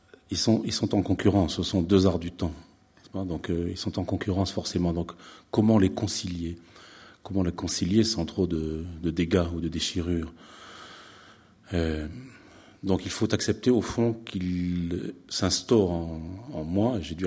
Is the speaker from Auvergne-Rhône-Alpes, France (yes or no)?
no; Nouvelle-Aquitaine, France; born there; Je voyais mourir le territoire sur lequel j'étais né, c'est-à-dire le village dans lequel je suis né en Corrèze.